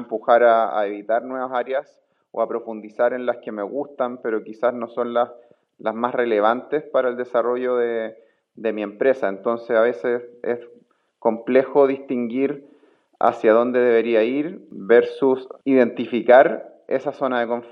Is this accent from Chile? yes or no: yes; Chile; now in Finland; chileno residente en Finlandia.